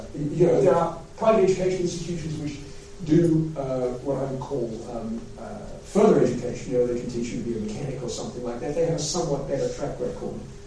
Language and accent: English; United States; I come from the United States. There's a very large private education sector in the United States.